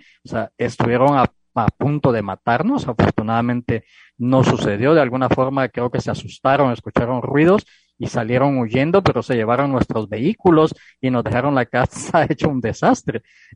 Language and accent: Spanish; Guatemala; yo que soy guatemalteco